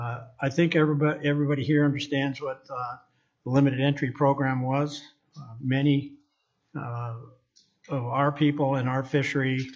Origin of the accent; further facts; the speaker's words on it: Kenai, Alaska, United States; I'm from Kenai, Alaska.